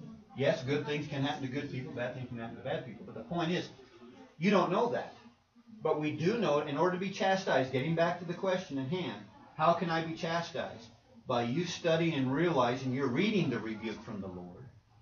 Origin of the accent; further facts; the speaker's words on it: Canada; Of course, I'm from Canada.